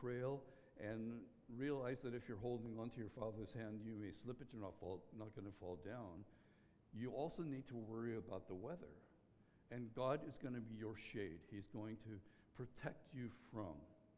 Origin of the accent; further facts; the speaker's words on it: Northern Ireland, United Kingdom; I grew up in Northern Ireland, that's the better part.